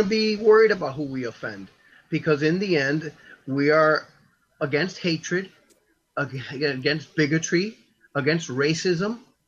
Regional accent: New York City, New York, United States; born there; also born or lived in Miami; luckily I was born in New York City, which, you know, there really are no minorities there either, because everybody, it's a melting pot.

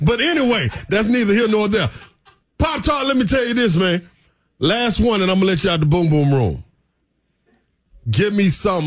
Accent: Nashville, Tennessee, United States; I ain't shy, though. I ain't bashful. I'm from Nashville, baby.

